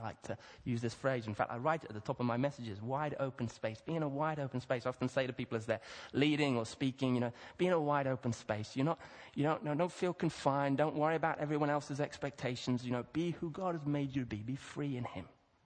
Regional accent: Kenya; I grew up in Kenya. I used to love a place in the Rift Valley where you could just see this big, huge, massive expanse

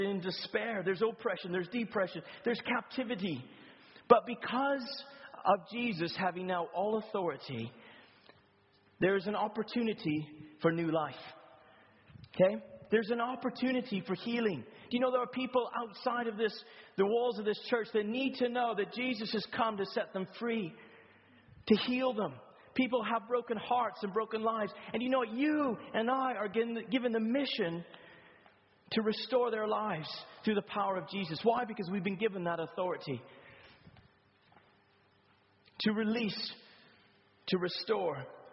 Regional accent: Canada; now in Brighton, United Kingdom; I was a nobody from Canada. I'm still a nobody from Canada.

